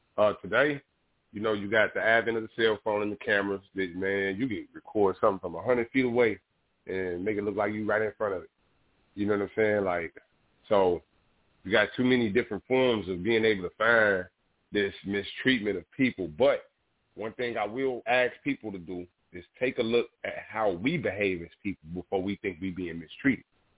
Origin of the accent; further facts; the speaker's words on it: United States; I'm going to be clear as to say that because, you know, I am an American.